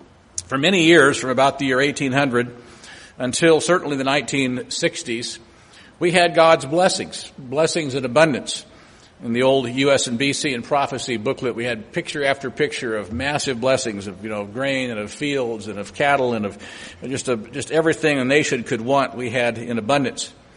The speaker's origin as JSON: {"language": "English", "region": "Illinois", "country": "United States", "tie": "born or raised there", "said": "As a young man growing up in Illinois, I remember driving through small towns in Illinois with grain elevators"}